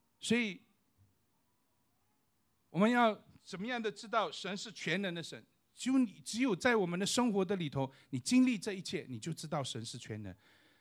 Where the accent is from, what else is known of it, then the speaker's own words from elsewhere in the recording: China; 我们中国人讲五体投地